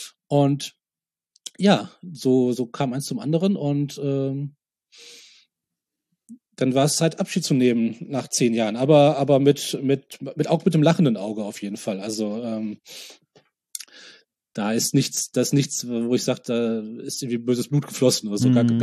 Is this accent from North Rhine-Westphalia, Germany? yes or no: yes; Oberhausen, North Rhine-Westphalia, Germany; Ich hatte kurz vorher in Oberhausen, in meiner Heimatstadt, einen neuen Freundeskreis erschlossen.